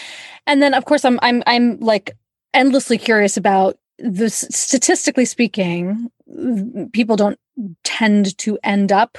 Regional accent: United Kingdom; I can say that because I am British.

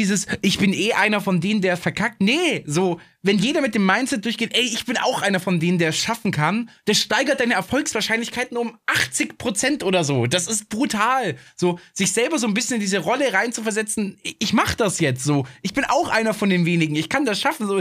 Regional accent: Bavaria, Germany; wir kommen aus Bayern, die Bayern sind krass

